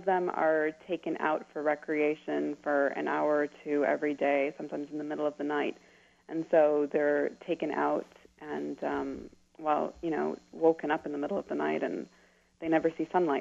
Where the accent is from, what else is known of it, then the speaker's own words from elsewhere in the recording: United States; they didn't want us to lose that growing up in America. So we always spoke Pashto at home.